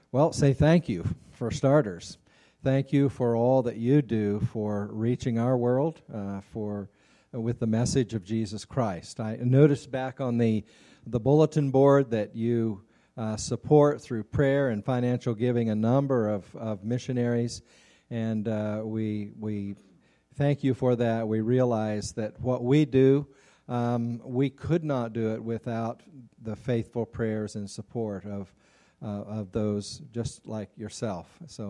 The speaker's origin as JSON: {"language": "English", "region": "Kansas", "country": "United States", "tie": "born or raised there", "said": "Because I did grow up in Kansas, and although I grew up in First Wesleyan in Wichita"}